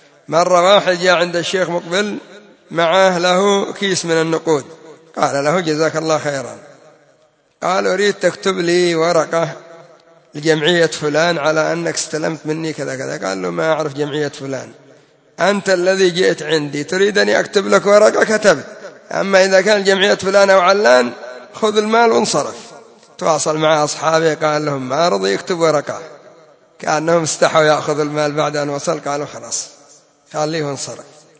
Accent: Yemen; كما يقول المثل العامي عندنا في اليمن: الذي بطنه نظيف ما يخاف

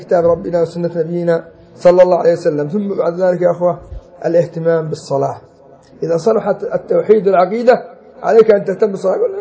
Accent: Yemen; هؤلاء مثلا المعتزلة الشيعة الذين عندنا في اليمن

